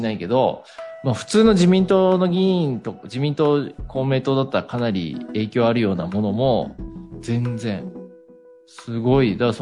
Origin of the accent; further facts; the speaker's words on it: Yamagata, Japan; で、私、ふるさとの山形でも